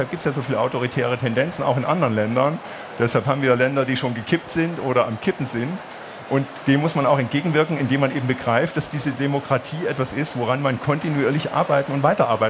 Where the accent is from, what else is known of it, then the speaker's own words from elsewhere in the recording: Gotha, Thuringia, Germany; Ich bin zwar im Osten groß geworden, aber mit den Werten des Westens. Ich habe in Gotha meine Kindheit und Jugend verbracht. Gotha ist nah in Hessen, da hat man keine Probleme mit dem Fernseh- und Radioempfang gehabt.